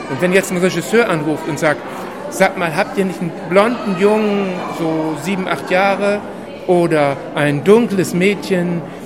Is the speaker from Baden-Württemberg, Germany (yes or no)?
no; Hamburg, Germany; Also ich komme ja aus Hamburg und ich drehe viele Filme in Hamburg und Berlin, also mehr im Norden.